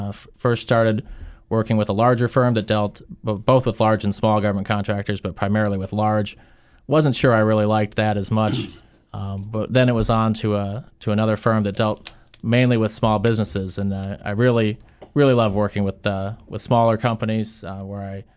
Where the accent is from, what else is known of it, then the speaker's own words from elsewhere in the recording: North Dakota, United States; also born or lived in Illinois / North Carolina / Washington, D.C.; I grew up, like I said, I'm a Midwesterner, born in Illinois and raised up in the cold tundra of North Dakota.